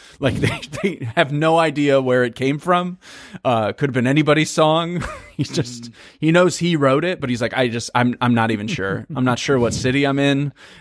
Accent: New Jersey, United States; also born or lived in Berlin, Germany; Well, technically Germany. So I was born in Berlin before the wall fell. And, then Jersey at three, but I have memories of the wall.

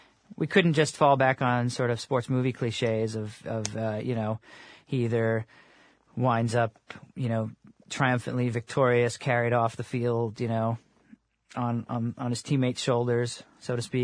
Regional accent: Long Island, New York, United States; I grew up on Long Island, and I went to a few shows, and I saw.

